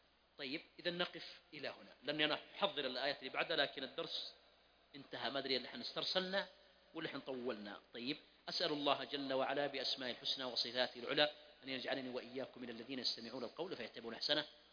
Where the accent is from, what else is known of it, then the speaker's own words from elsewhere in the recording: Mecca, Makkah Province, Saudi Arabia; طيب، لا يزعلون علي أهل مكة، ونحن من أهل مكة